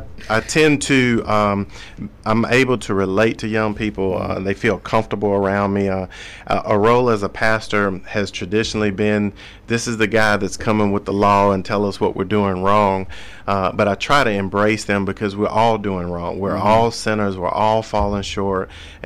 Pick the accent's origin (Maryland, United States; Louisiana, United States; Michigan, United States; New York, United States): Louisiana, United States; also born or lived in Demopolis, Alabama; I was actually born in Demopolis, Alabama. I was raised in Louisiana.